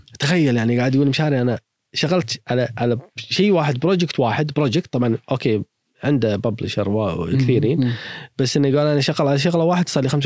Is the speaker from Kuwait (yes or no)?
yes; Kuwait; إيش معنى عندنا بالكويت؟ إيش قاعد يصير؟